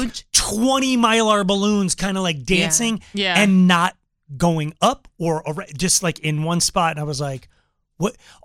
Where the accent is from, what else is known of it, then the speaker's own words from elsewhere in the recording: Longmont, Colorado, United States; there was like five lights in a row, like over my hometown of Longmont, Colorado.